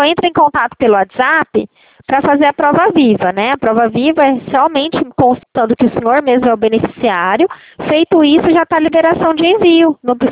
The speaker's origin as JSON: {"language": "Portuguese", "town": "Presidente Prudente", "region": "São Paulo", "country": "Brazil", "said": "Eu de Presidente Prudente, São Paulo. Eu residia lá, agora eu não resido mais."}